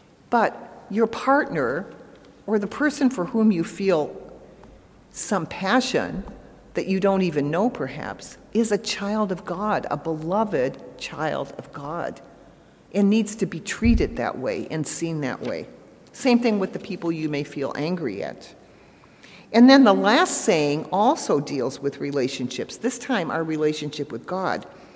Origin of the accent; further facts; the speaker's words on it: United States; now in Canada; I am an American. I was an American. I'm a Canadian citizen. So I have a great love for my birth country.